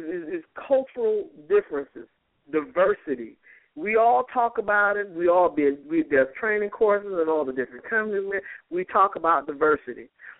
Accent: United States; Why can't I just be an American? I am an American.

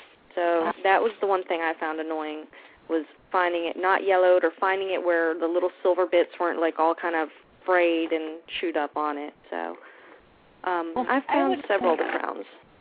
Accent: Atlantic City, New Jersey, United States; because I grew up in Atlantic City, New Jersey, and there were parades for everything there.

